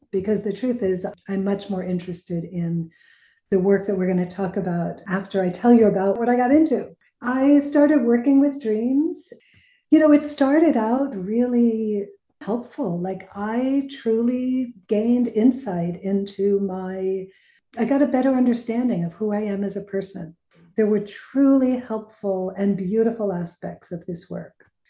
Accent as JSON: {"language": "English", "region": "Northeast", "country": "United States", "said": "I'm from the Northeast."}